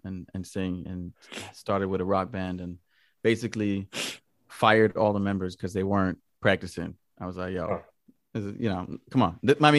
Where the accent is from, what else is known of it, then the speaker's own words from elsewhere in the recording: Jamaica; now in Berlin, Germany; I'm originally from Jamaica and landed in Berlin